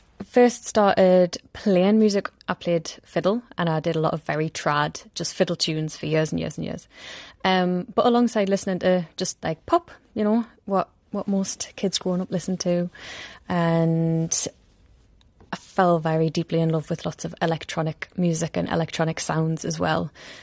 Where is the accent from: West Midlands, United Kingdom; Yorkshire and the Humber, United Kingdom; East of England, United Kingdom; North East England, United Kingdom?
North East England, United Kingdom; accent: Geordie; It's how and where I grew up. And it's like, it's so rich, full of stories and traditions. And also the Geordie accent, you don't really hear it represented so much.